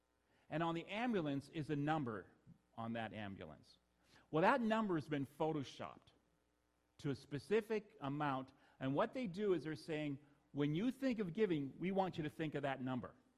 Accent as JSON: {"language": "English", "town": "London", "region": "Ontario", "country": "Canada", "said": "I'm from London, Ontario, so it's a university town"}